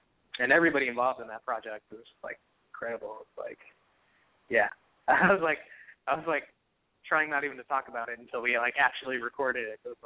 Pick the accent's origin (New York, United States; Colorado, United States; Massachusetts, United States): Massachusetts, United States; Boston; I was born in Boston, grew up outside of Boston.